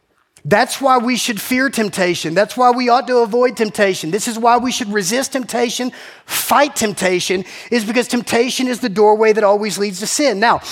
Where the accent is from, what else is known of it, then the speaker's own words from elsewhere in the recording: Georgia, United States; I grew up in South Georgia. It tastes like chicken.